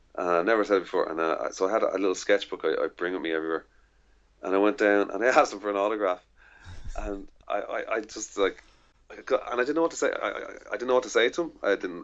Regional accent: Dublin, Leinster, Ireland; I said, "I'm from Dublin."

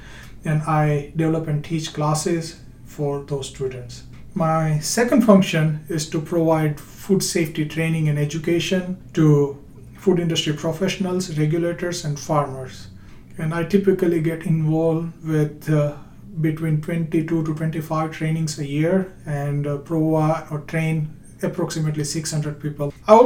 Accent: India; now in United States; I'm originally from India. I received my bachelor's and master's degree in food biotechnology in India, and then from there came to Louisiana State University for my PhD.

